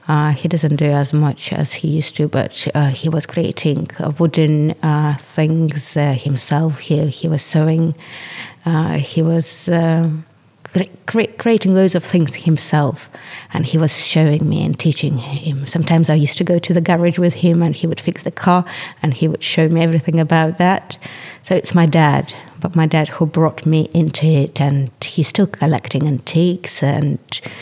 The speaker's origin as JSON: {"language": "English", "country": "Lithuania", "second_language": "English", "moved": "as an adult", "lives_now": "Leicester, United Kingdom", "said": "I've arrived to Leicester in 2010. So that's 15 years now. Before I lived in Lithuania, I was 19, I suppose, when I came over."}